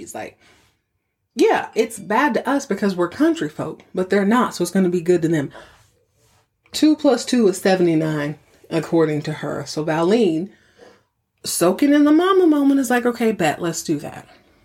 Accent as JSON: {"language": "English", "region": "the South", "country": "United States", "tie": "born or raised there", "said": "I was raised in the South too."}